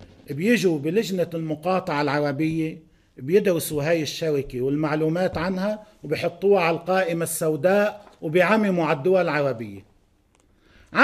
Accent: Lebanon; يا خي أنا واحد لبناني

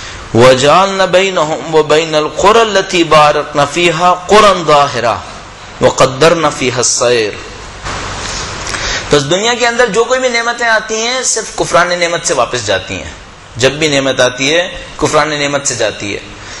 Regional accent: Pakistan; چونکہ میں ظاہر پاکستان سے تعلق رکھتا ہوں اس لیے اس کی مثال زیادہ دے رہا ہوں.

